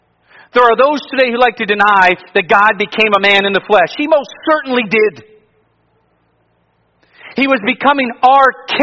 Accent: Cleveland, Ohio, United States; Again, I'm from Cleveland.

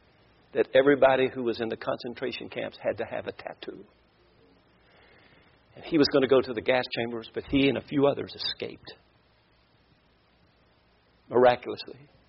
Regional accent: Kentucky, United States; I read a book. Surprising, isn't it? I'm from Kentucky and I read a book.

